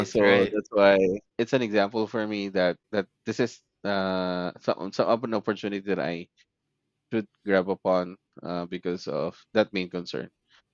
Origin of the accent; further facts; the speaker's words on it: Philippines; So originally I'm from the Philippines.